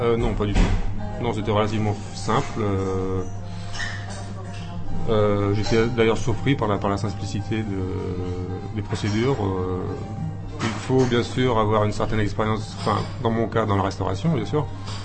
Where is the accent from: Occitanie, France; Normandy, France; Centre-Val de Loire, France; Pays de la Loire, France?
Pays de la Loire, France; Nantes; je suis originaire de Nantes, en ce qu'on appelait la Bretagne.